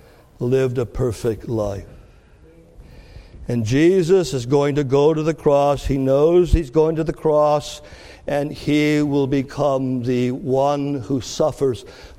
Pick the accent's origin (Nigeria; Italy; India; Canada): Canada; now in United States; I came from Canada to the America.